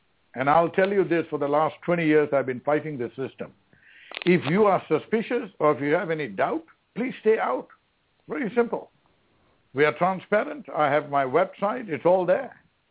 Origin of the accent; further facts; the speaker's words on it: India; now in United States; I'm an Indian, full-blooded Indian, FBI. My father and mother are from India.